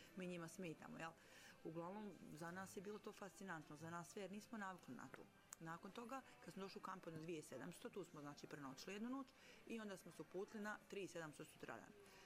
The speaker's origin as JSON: {"language": "Serbian", "town": "Bijeljina", "region": "Republika Srpska", "country": "Bosnia & Herzegovina", "said": "Ja sam bila jedina iz Bjedinje, znači uopšte sa ove naše regije."}